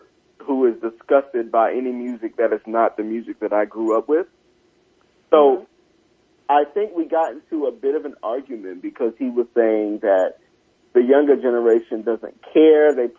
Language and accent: English; South Carolina, United States; I'm from South Carolina, so trap was in South Carolina long before it was anywhere else.